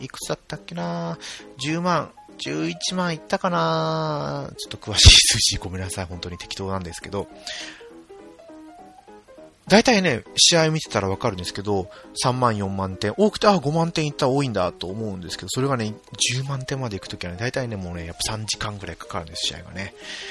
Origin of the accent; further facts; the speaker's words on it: Nagasaki, Japan; この水原明菜選手はですね、私と同じ長崎出身なんで